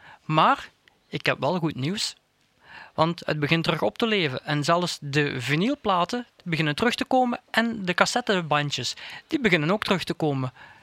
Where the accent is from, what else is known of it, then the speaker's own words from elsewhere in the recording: Limburg, Belgium; ik ben een echte Limburger. Geboren en getogen, ik woon in de oudste stad van België. Rara, wat is de geschiedenis? Ik woon in Tongeren, een kleine 3 à 4 kilometer van Tongerencentrum.